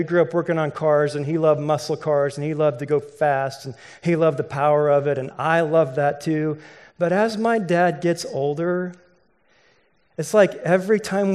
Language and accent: English; Valley Center, Kansas, United States; I'm from Valley Center, Kansas. We drove to Valley Center to be with my family